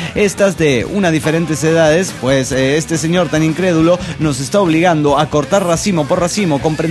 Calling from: Nuevo Laredo, Tamaulipas, Mexico; de Nuevo Laredo, Tamaulipas.

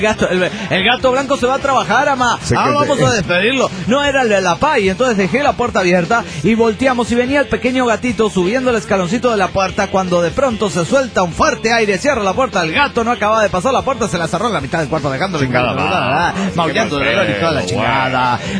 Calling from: Cochabamba, Bolivia

